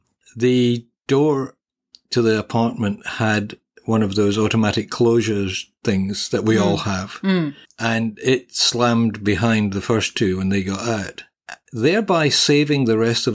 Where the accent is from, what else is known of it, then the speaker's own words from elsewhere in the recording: Scotland, United Kingdom; And in any case, you know, being a Scot, I think of it as Burns Night.